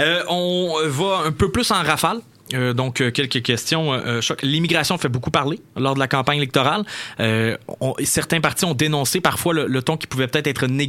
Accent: Laval, Quebec, Canada; now in Quebec City, Canada; Moi, par exemple, je viens de Laval. Je me suis installé à Québec.

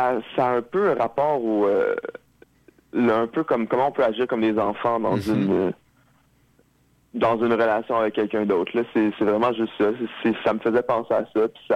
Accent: Gatineau, Quebec, Canada; now in Montreal, Canada; je viens pas de Bel Oeil, je viens de Gatineau, Ottawa, dans le fond

